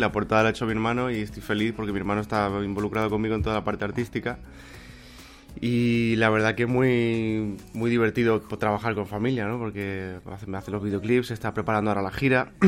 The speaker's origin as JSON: {"language": "Spanish", "town": "Málaga", "region": "Andalusia", "country": "Spain", "said": "he estado con mi familia en Málaga también, que necesitaba volver a mi tierra, a mi casa, con los míos"}